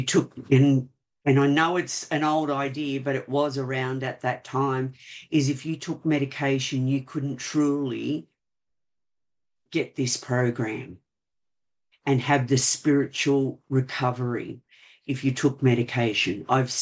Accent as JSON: {"language": "English", "town": "Sydney", "region": "New South Wales", "country": "Australia", "said": "I'm from Sydney in Australia."}